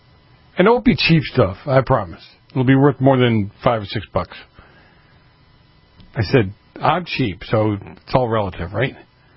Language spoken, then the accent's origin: English; Boston, Massachusetts, United States; I grew up in Boston.